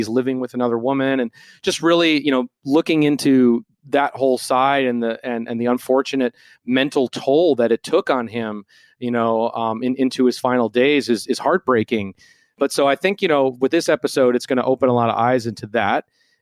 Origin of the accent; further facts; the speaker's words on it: Minneapolis, Minnesota, United States; I remember growing up in Minneapolis and, you know, going to those Nitro shows